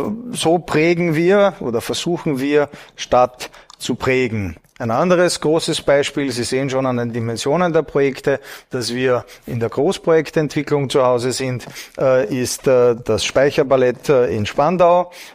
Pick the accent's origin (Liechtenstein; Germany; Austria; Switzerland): Austria; Wie Sie an meiner Sprache vielleicht erkannt haben, bin ich Österreicher, lebe unter anderem in Wien.